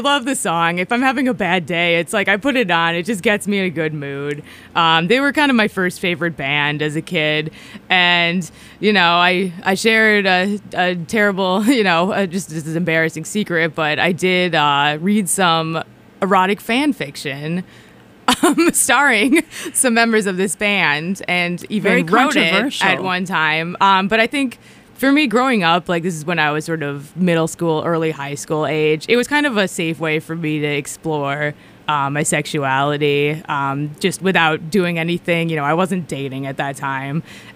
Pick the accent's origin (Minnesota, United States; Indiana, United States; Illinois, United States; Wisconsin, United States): Minnesota, United States; I grew up in Minnesota in the 90s, and … was always in the background there.